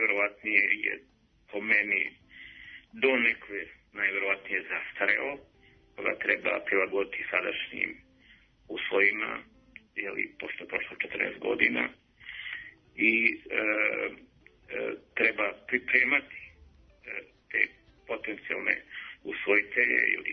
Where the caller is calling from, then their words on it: Belgrade, Serbia; Iz Beograda.